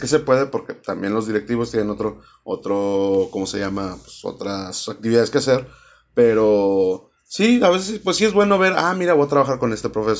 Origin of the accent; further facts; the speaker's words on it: Nuevo León, Mexico; En mi país regiolán.